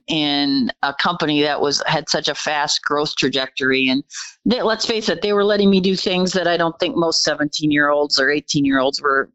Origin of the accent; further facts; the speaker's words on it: Wausau, Wisconsin, United States; growing up in Wausau, I thought I couldn't wait to get out.